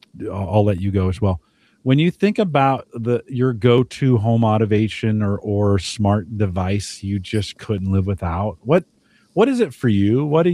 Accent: California, United States; Well, in California, my home state, they're starting to put solar panels on top of the aqueducts, right?

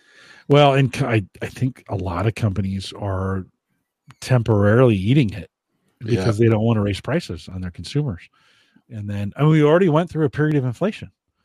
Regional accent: United States; I mean, you're Canadian, I'm American.

